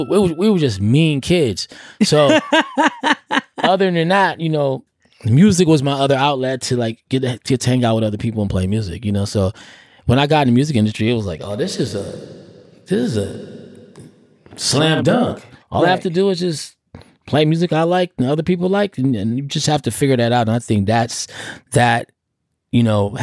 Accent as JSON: {"language": "English", "region": "California", "country": "United States", "said": "I'm from the Bay."}